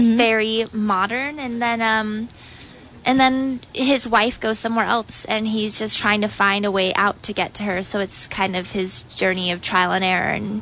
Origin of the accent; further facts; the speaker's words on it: Utah, United States; I am from Utah, so technically I could have like 8 boyfriends.